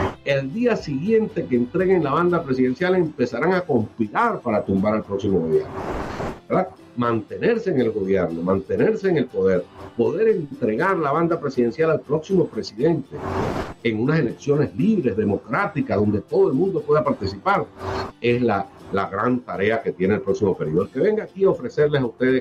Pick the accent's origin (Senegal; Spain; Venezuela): Venezuela; Mi papá se casó con una venezolana, sus hijos somos venezolanos, aquí hizo su vida y aquí están sus huesos enterrados.